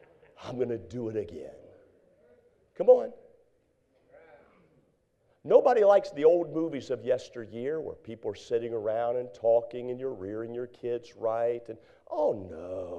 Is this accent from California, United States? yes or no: no; Maryland, United States; I was raised in Maryland.